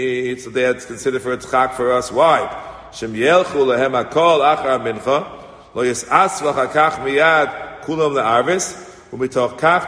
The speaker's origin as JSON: {"language": "English", "region": "New York", "country": "United States", "tie": "born or raised there", "said": "When I grew up in Kew Garden Hills"}